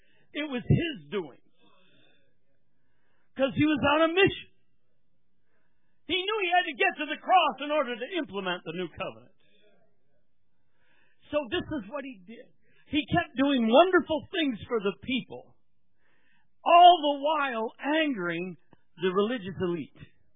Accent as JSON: {"language": "English", "region": "New York", "country": "United States", "said": "We come from New York, but very rural New York, and we were pretty used to getting our heads beat in athletically wise."}